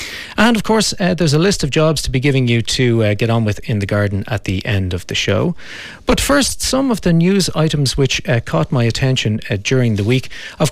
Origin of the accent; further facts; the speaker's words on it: Kilkenny, County Kilkenny, Ireland; from Crowine Cottages in Kilkenny.